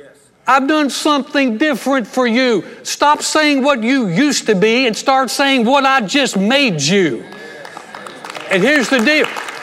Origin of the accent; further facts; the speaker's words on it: Texas, United States; But I don't identify as much with being a Texan.